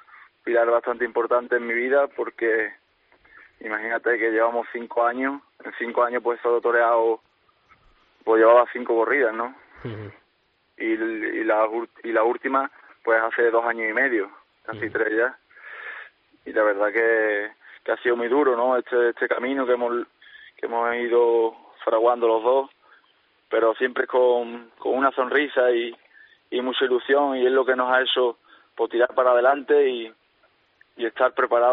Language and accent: Spanish; Seville, Andalusia, Spain; mi tierra, ¿no? Que es Sevilla